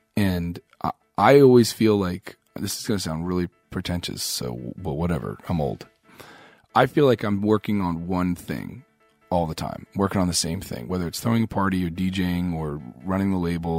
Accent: Canada; I'm Canadian. We're not American.

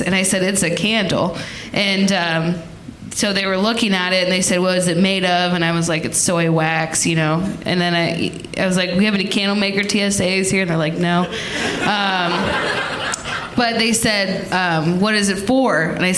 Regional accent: Cincinnati, Ohio, United States; I am from Cincinnati, and that is close

